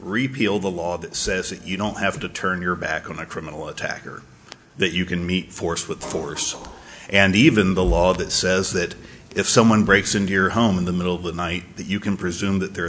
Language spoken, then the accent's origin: English; Houston, Texas, United States; now in Florida, United States; Great to be back here in Houston. I'm originally from Houston, so neat to be back on my old stomping grounds. I went to high school here.